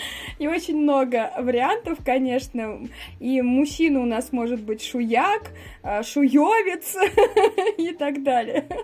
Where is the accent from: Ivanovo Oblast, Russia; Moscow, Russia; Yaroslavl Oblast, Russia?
Ivanovo Oblast, Russia; Shuya; Я коренная, ну-ка скажите, как называют меня?